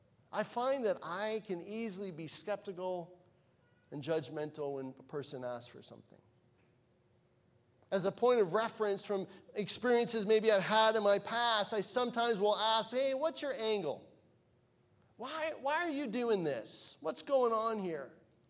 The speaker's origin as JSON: {"language": "English", "country": "Canada", "said": "Just as I'm a Canadian, and wherever I go, I'm representing the country of Canada."}